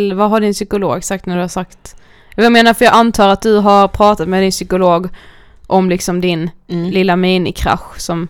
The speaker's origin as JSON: {"language": "Swedish", "town": "Karlshamn", "region": "Blekinge", "country": "Sweden", "tie": "born or raised there", "said": "men många jag känner hemma i Karlshamn, de kanske har satsat på något helt annat."}